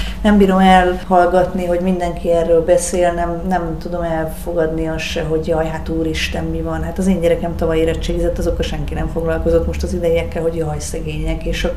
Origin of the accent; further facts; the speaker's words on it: Hungary; hát magyarok vagyunk, büszkék legyünk